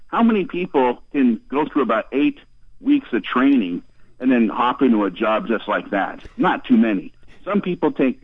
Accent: Seattle, Washington, United States; now in Istanbul, Turkey; Well, because I'm from Seattle.

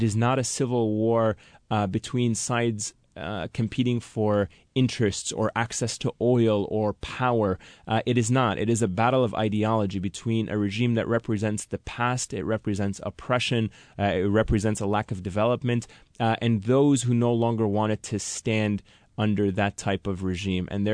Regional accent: United States; And as an American, somebody who grew up in the United States and an American citizen

